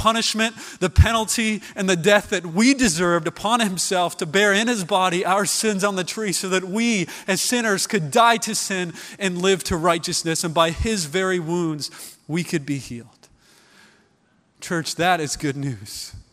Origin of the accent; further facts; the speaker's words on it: Midwest, United States; In 19 years, growing up in the Midwest and having many Christian friends and family members and other things, nobody ever bothered giving me the chance to hear